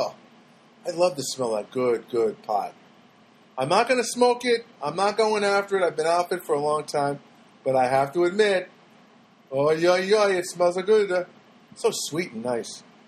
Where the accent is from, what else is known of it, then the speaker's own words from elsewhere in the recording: Ireland; I'm an Irishman